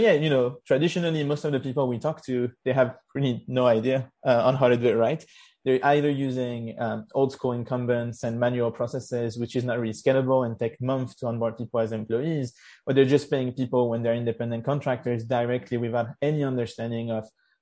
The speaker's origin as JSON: {"language": "English", "country": "France", "tie": "born or raised there", "also_born_or_lived": "Israel", "moved": "as an adult", "lives_now": "United States", "said": "I was born and raised in France. So I'm originally French. I grew up in France. And when I was pretty young, I moved to Israel to do my BA in engineering."}